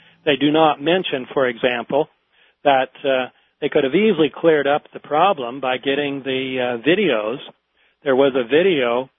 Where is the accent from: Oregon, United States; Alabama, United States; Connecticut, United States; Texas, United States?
Oregon, United States; I should say I am from Oregon, and so I'm particularly glad to be able to help out your station.